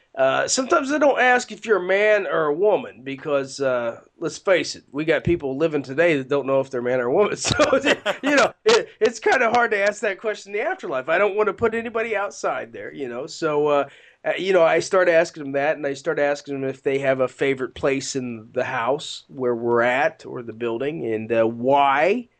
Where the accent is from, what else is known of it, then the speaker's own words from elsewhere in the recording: United States; because I am Irish, I'm Irish-American, and I'm American first, guys, but my ancestors came over from Ireland, and we just had St. Paddy's Day.